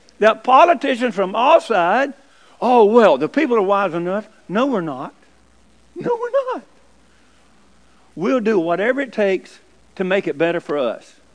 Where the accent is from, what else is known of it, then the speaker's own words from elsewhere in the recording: Georgia, United States; He was from Georgia. I'm from Georgia.